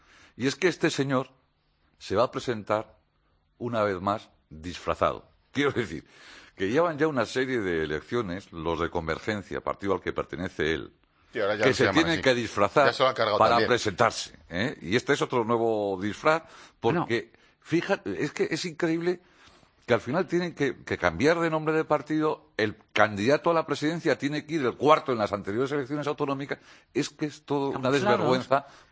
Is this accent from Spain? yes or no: yes; Spain; este hombre que vive aquí en mi país, en España